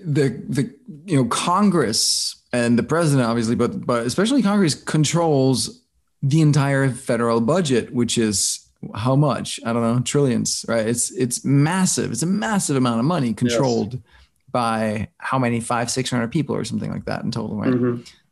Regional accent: Denmark; now in United States; I grew up in Denmark, and Denmark used to be, or probably still is, you know, top the list of least corrupt countries in the world. And so that's sort of my mindset and where I'm coming from, that culture. Clearly not the American culture.

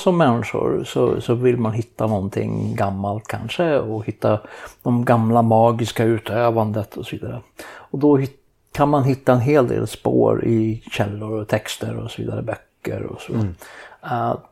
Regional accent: Sweden; Så alltså, men då som svensk då

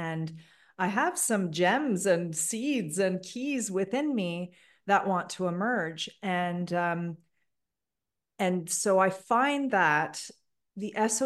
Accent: Canada; I was born and raised in Canada.

